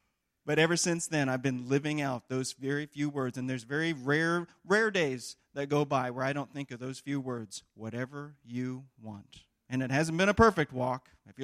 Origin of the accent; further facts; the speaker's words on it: Missouri, United States; I'm going to share a little bit of my testimony with you. First and foremost, I was born and raised here in Missouri, have a wonderful family right down the road in Warrensburg, Missouri